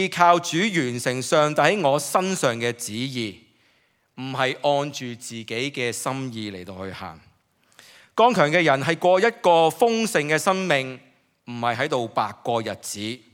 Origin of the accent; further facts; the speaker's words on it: China; 有时候我们中国人很看面子，